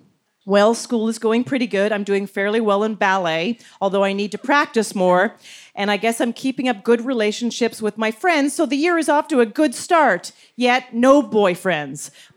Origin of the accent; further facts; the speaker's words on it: Calgary, Alberta, Canada; I'm in from Calgary, Alberta, Canada, which is where this took place.